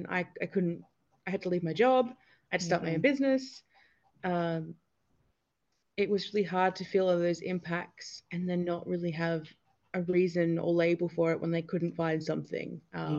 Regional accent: Australia; I worked with a lot of people from my hometown in the Black Summer bushfires.

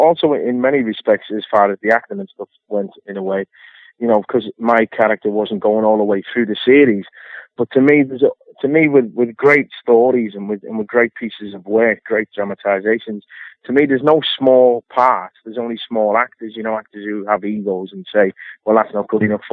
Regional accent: North West England, United Kingdom; accent: Scouse; because he's another little scouser, so me and Phil used to have a laugh

